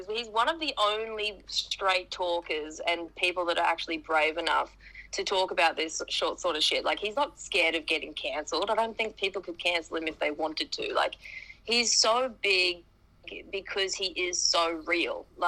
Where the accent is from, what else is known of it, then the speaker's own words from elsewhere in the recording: Australia; I'm 27. I'm from Australia.